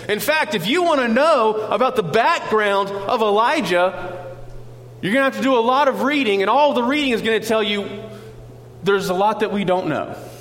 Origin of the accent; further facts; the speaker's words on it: North Carolina, United States; That's how I'm going to say it, because I am from North Carolina, so I get a free pass on saying it that way.